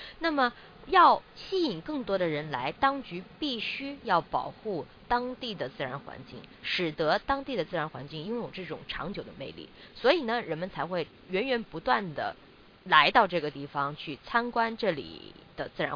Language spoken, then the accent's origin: Chinese; China; 让其他的人了解我们中国人在对待年的态度是什么样的